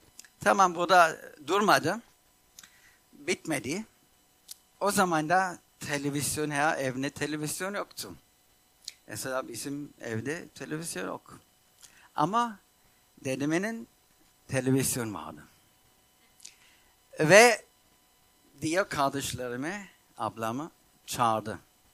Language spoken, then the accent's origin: Turkish; Germany; Ben kendi hayatımda bunu yaşadım. Ben Almanya'da büyüdüm. Bizim iki katlı evimiz vardı.